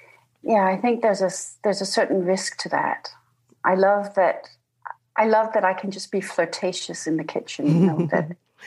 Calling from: Denmark; I'm calling from Denmark.

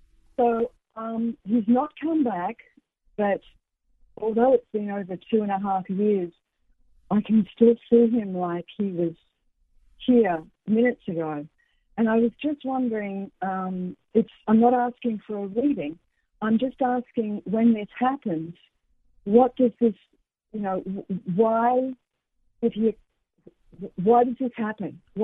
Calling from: Queensland, Australia; Queensland, Australia. It's nice and early here.

